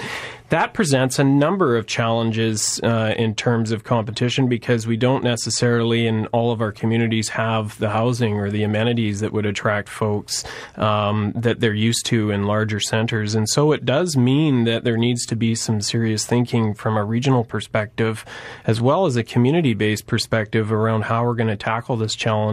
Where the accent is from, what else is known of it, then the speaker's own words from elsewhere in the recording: Vancouver, British Columbia, Canada; moved away as an adult; I'm a transplant, so I've been here 6.5 years. I was born and raised in Vancouver. I was a third-generation Vancouverite